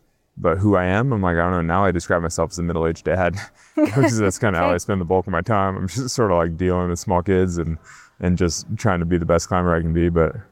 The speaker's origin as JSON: {"language": "English", "town": "Sacramento", "region": "California", "country": "United States", "said": "It's funny because I'm also from suburban California. I'm from Sacramento, which is not that far from Walnut Creek."}